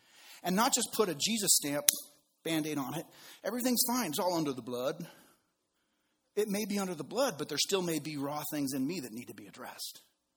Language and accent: English; Reno, Nevada, United States; I live in Reno as my hometown because in the 40s, it was one of the only places in the United States you could go and get a divorce in under 6 weeks or less.